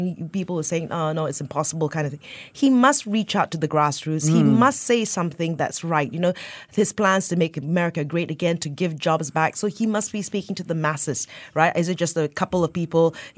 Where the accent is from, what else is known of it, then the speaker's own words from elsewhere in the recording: Malaysia; Well, you know, I come from Malaysia.